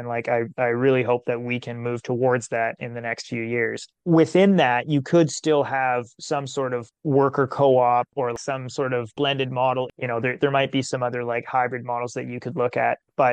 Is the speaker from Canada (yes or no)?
yes; Canada; I just grew up in Canada and I'm a Canadian citizen, and I'm going to try and make it work here.